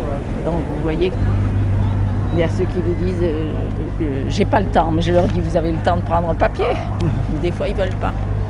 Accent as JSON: {"language": "French", "town": "Bordeaux", "region": "Nouvelle-Aquitaine", "country": "France", "lives_now": "Nice, France", "said": "Non, je ne suis pas niçoise du tout. Je suis bordelaise"}